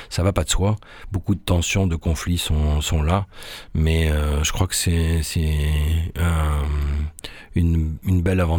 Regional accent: Cannes, Provence-Alpes-Côte d'Azur, France; je suis né au bord de la Méditerranée, je suis né à Cannes, j'y ai passé mon enfance

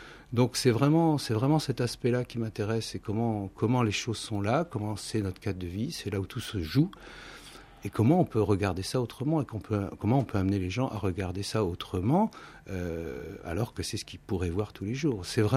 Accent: Brittany, France; alors que je suis breton

